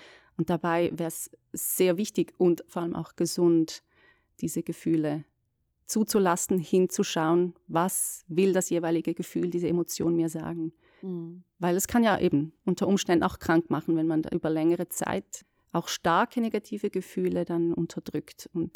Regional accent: Schaffhausen, Switzerland; now in Zurich, Switzerland; durch den Umzug hier nach Zürich, wieder näher in meine Heimat, ich komme aus Schaffhausen

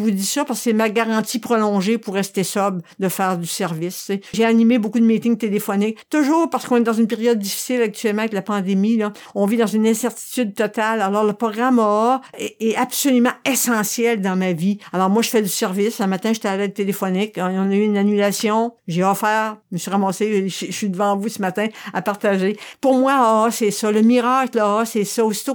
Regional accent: Quebec, Canada; N'oubliez pas que je viens de Gaspésie, fait que je me suis trouvé un spot sur le bord de l'eau pour marcher.

